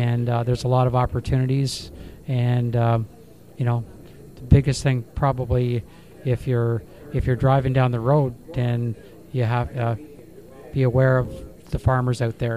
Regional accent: Grand Valley, Ontario, Canada; Actually, I'm from Grand Valley

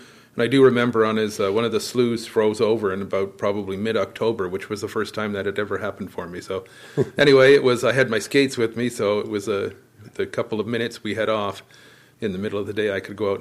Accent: Ottawa, Ontario, Canada; also born or lived in Montreal; And I grew up in Ottawa, actually born in Montreal, but grew up in Ottawa.

